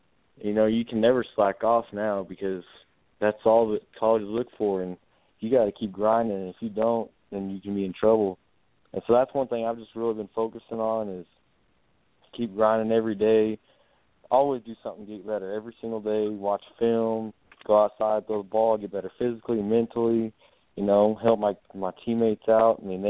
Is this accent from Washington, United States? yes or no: no; Yulee, Texas, United States; Yeah, I'm from Yulee, Texas. It's more around Lubbock area, and we play pretty tough schools around here.